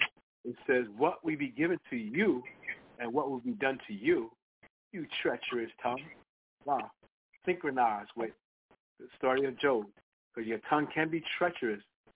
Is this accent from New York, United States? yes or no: yes; New York, United States; Because I've been in my distress growing up in the Big Apple in the big city of New York.